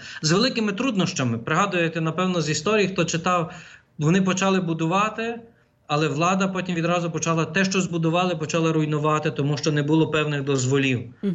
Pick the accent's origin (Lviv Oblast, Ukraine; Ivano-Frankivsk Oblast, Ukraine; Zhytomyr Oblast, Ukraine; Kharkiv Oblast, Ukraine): Ivano-Frankivsk Oblast, Ukraine; Ivano-Frankivsk; я є родом з Івано-Франківська